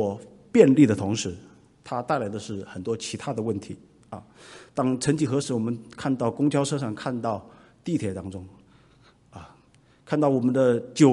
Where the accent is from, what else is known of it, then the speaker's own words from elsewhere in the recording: Wenzhou, Zhejiang, China; 我是温州人，我们在温州人的那个吃东西真的是让我非常的厌烦啊